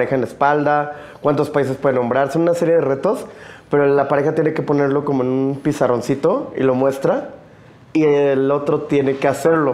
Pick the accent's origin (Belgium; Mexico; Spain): Mexico; Yo dije, no, eso es como niño mexicano de los 80s.